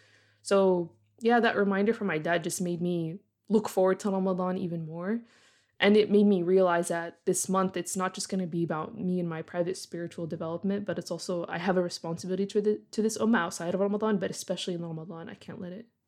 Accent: United States; obviously I don't like mention any of these things to like garner pity as an American

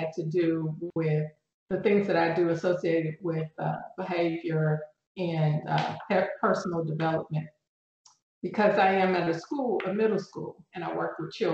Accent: Houston, Texas, United States; So I am from Houston, Texas. I grew up as an only child.

